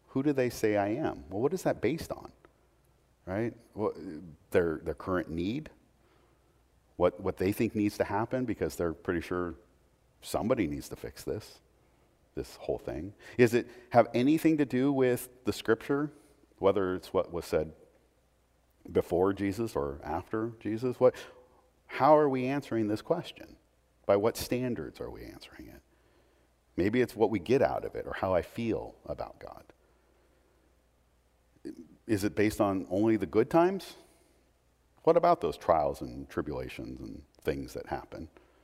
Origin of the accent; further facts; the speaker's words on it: Portland, Oregon, United States; I grew up in Rip City